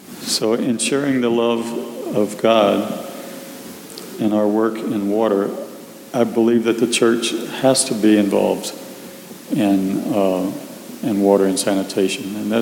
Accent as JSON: {"language": "English", "region": "Central Africa", "country": "DR Congo", "tie": "born or raised there", "said": "because of the decisions my parents made to go and serve in Congo, I grew up in Central Africa."}